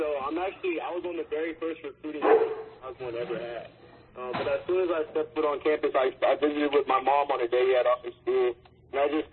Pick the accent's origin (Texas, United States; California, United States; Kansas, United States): Kansas, United States; Olathe; So I'm 21 years old. I grew up in Olathe, Kansas.